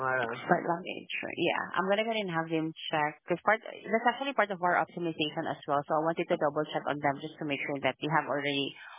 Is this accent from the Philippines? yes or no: yes; Philippines; Oh, I'm actually from the Philippines.